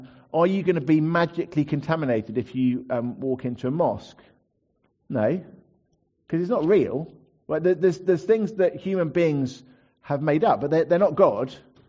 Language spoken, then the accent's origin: English; United Kingdom; I've got my British God because I'm from Britain.